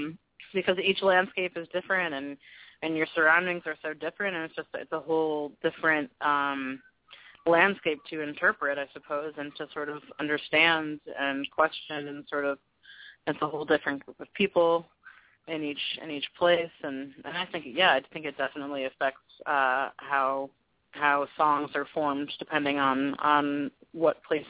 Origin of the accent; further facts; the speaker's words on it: Midwest, United States; also born or lived in Pacific Northwest; You know, I grew up in the Midwest, and I also lived in the Pacific Northwest, and now I live in Texas.